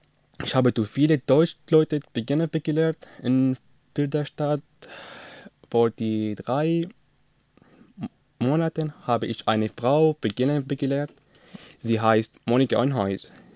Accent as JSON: {"language": "German", "town": "Douma", "region": "Rif Dimashq", "country": "Syria", "second_language": "German", "moved": "as an adult", "lives_now": "Germany", "said": "Ich komme aus Syrien, aus Bidouma. Bidouma ist eine kleine Stadt neben Damaskus. Ich bin 22 Jahre alt. Ich bin seit einem Jahr in Deutschland. Zurzeit wohne ich in Pirda Stadt."}